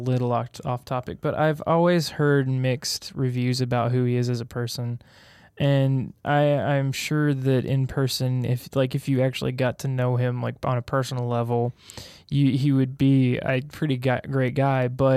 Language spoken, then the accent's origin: English; Mobile, Alabama, United States; I grew up in Mobile reading the press register every Sunday.